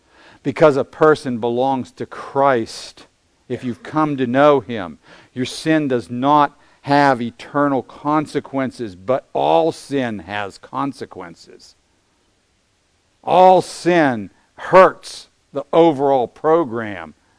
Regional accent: United States; because I am an American in the 21st century now, who has the opportunity to teach the Word of God, I have been given an enormous opportunity.

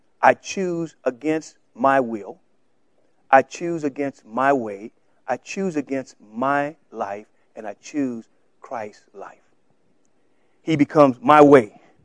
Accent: Louisiana, United States; In Buffalo, I'm from Louisiana.

